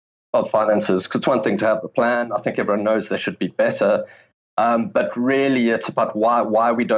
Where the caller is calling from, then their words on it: London, United Kingdom; I'm currently based in London.